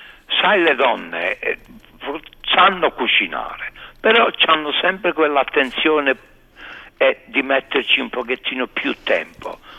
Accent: Naples, Campania, Italy; accent: Neapolitan; io sono napoletano verace. Vedi che pure parlando l'italiano, il napoletano si sente a me.

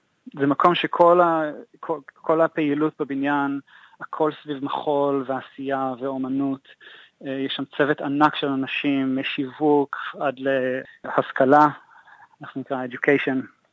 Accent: Misgav, Northern District, Israel; also born or lived in Beersheba; now in Sydney, Australia; ועדיין הייתי תינוק כשעברנו לצפון, וגדלתי כל החיים שלי במשגב, בגליל.

